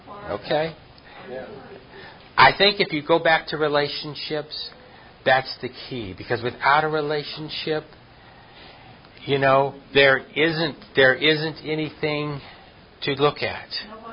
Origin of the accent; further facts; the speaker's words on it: New Jersey, United States; because growing up, I remember I grew up in New Jersey